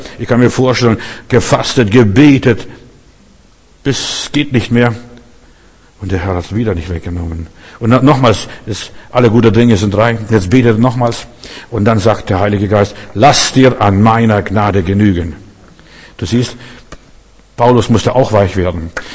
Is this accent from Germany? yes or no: no; Russia; Ich werde nie vergessen, mein Vater. Bei uns in Russland gab es nicht so viel Fensterglas, und zumindest nicht nach dem Krieg.